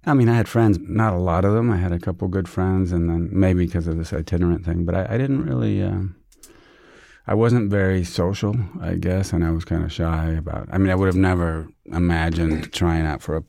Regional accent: Buenos Aires, Argentina; also born or lived in New York, United States; When I was little, we lived in urban settings in Buenos Aires and also in the country.

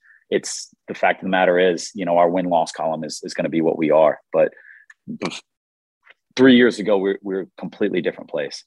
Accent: Raleigh, North Carolina, United States; also born or lived in Miami, Florida; And I'm from Raleigh, North Carolina.

